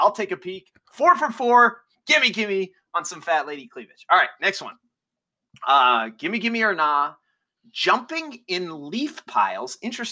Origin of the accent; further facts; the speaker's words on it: Iowa, United States; And I'm also, you know, I'm from Iowa.